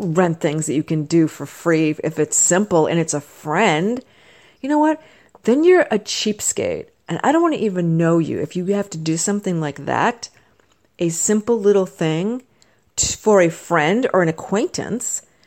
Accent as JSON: {"language": "English", "country": "Sweden", "accent": "Swedish", "second_language": "English", "said": "So my daughter was saying that my Swedish accent was German."}